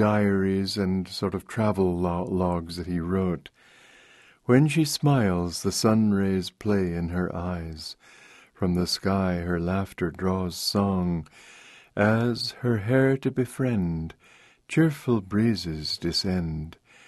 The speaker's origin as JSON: {"language": "English", "country": "Romania", "tie": "born or raised there", "lives_now": "United States", "said": "I grew up in Romania of American parents, and American friends of ours would sometimes come and sometimes bring their children."}